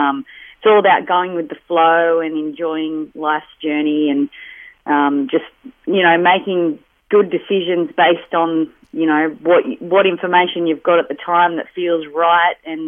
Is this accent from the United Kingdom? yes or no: no; Quirindi, New South Wales, Australia; So I grew up just outside of Tamworth in a little place called Quirindi.